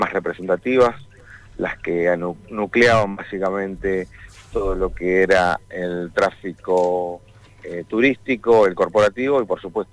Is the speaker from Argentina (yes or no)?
yes; Neuquén, Argentina; Somos patagónicos, somos de la ciudad de Neuquén.